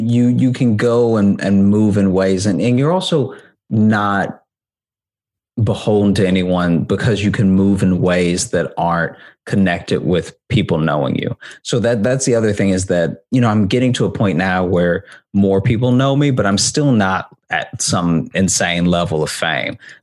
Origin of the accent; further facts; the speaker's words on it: Louisiana, United States; I grew up in Louisiana. And then Louisiana. I started stand up in Chicago.